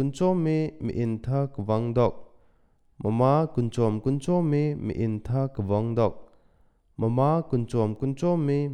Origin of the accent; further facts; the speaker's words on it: Paidam Pantha, Manipur, India; English is a second language; I'm 30 years old. I'm from Paidam Pantha, Chandel District, Manipur.